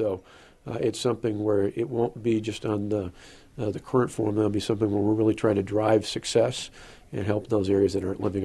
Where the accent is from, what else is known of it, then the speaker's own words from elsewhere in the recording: Delamont, United States; just as the district did where I grew up in Delamont, a small town.